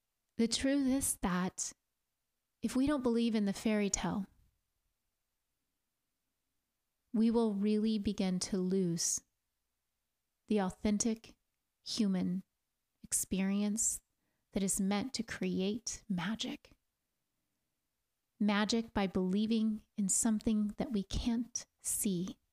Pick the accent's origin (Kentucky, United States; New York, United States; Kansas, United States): Kansas, United States; also born or lived in Oklahoma; this little girl in growing up in Kansas and other places like Oklahoma and wherever we were at the time, at different times of my upbringing